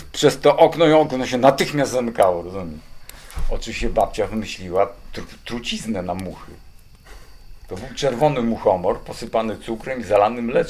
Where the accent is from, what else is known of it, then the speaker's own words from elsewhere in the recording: Zamość, Lublin Voivodeship, Poland; Ja pochodzę z Zamościa.